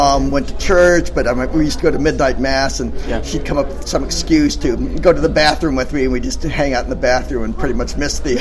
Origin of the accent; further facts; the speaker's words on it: Des Moines, Iowa, United States; I grew up in Des Moines, Iowa.